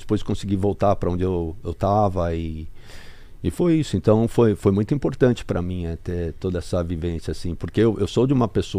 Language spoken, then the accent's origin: Portuguese; United States; Portuguese is a second language; antes eu passei minha infância nos Estados Unidos, né? De moleque. Por isso que eu até falo inglês